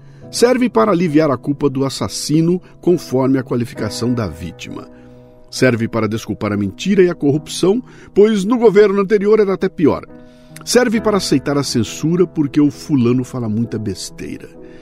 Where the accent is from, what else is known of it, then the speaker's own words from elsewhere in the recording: Bauru, São Paulo, Brazil; porque eu sou de Bauru e falo porta